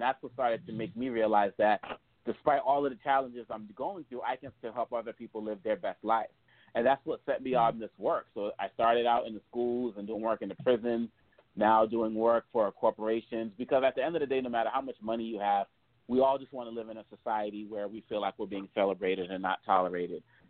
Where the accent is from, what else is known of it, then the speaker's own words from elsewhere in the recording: Boston, Massachusetts, United States; But growing up in Boston, Massachusetts, I experienced a lot of hate and disrespect because people were ignorant of Africa and things African